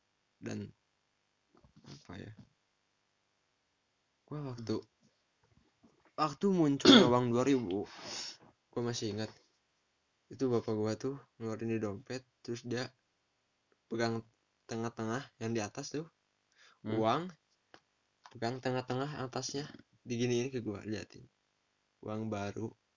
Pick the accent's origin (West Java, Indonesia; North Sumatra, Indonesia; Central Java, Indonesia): West Java, Indonesia; Sindangraya; Gua waktu kecil dulu tinggal di Sindangraya, bukan di Serang-Serang. Sindangraya, Cicahem, Caket Ujung Berung, suka miskin.